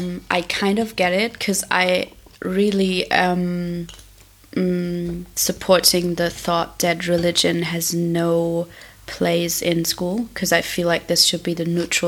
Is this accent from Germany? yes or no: yes; Germany; English is a second language; now in Berlin, Germany; I am also in Berlin, because I'm from Germany.